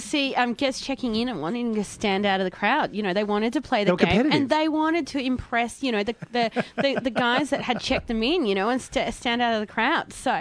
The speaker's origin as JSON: {"language": "English", "town": "Shepparton", "region": "Victoria", "country": "Australia", "tie": "born or raised there", "lives_now": "Melbourne, Australia", "said": "I grew up in Shep, but I've been living in Melbourne, you know, for the last 15 years or so."}